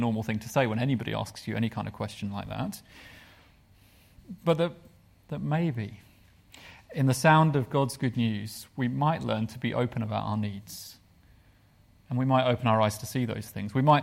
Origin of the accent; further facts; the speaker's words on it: United Kingdom; because I'm British and you don't talk when you're having your hair cut